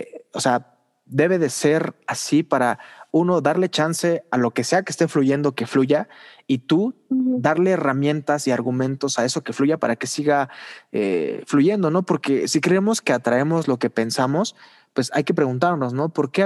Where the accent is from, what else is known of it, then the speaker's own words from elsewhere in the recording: Mexico; somos mexicanos, nacimos en tal lado, tenemos estos privilegios, no tenemos otras cosas